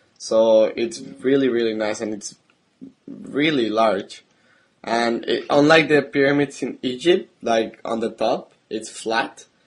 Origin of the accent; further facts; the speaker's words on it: Mexico; and I'm from Mexico.